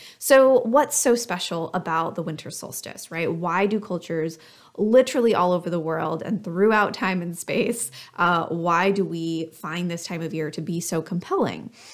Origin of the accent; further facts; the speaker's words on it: California, United States; as a Californian, that was definitely a very different experience than what I was accustomed to.